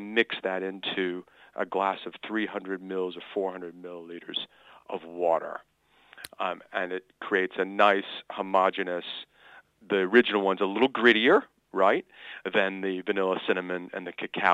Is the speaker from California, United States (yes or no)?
no; Chicago, Illinois, United States; I'm from Chicago, Illinois, in the upper great Midwest of America. And I went to school in Florida.